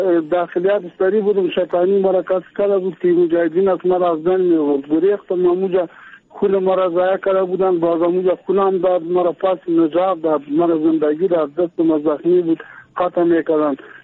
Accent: Kabul, Afghanistan; ولایت ما کابل هست

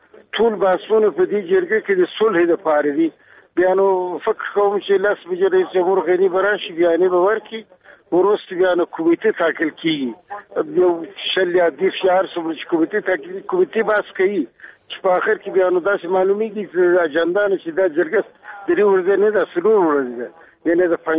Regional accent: Afghanistan; زه د افغانستان دی بچی

